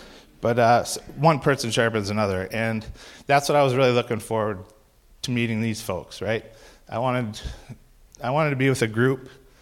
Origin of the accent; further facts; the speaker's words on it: Minnesota, United States; I grew up in Minnesota, public school education, did some landscaping work